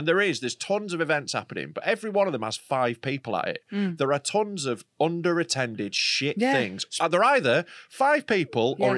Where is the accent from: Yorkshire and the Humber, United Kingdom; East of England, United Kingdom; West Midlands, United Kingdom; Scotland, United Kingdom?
Yorkshire and the Humber, United Kingdom; Knaresborough; And if you've been to my hometown, to stand out as ugly is a hell of an effort. It's a real fucking shift. So yeah, that's Old Mother Shipton. That's one of our tourist things in Knaresborough.